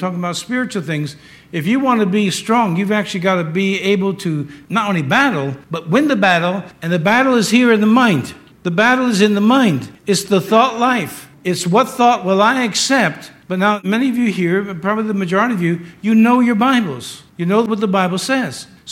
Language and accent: English; Yonkers, New York, United States; And I grew up in New York City, as you know, Yonkers, actually.